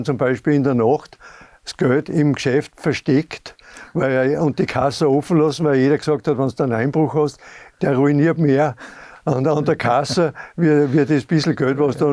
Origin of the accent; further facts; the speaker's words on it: Bad Aussee, Styria, Austria; Und dann hat die Dame gesagt, na, wo kommst denn du her? Birschel, so quasi nicht. Habe ich gesagt, aus Bad Aussee.